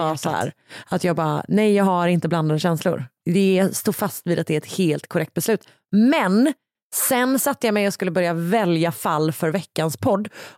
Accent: Gothenburg, Västra Götaland County, Sweden; Min hemstad.

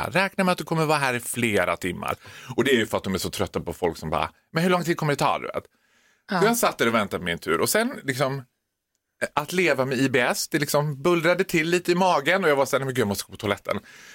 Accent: Sweden; Jag är ju svensk, jag blir ju som alla svenskar att man ska inte belasta vården

